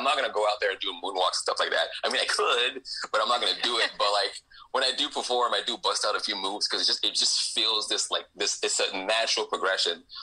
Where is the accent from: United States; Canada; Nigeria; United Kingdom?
Nigeria; So, I mean, I was born in Nigeria. I'm part Canadian. I have German blood. I grew up in a family as a Nigerian.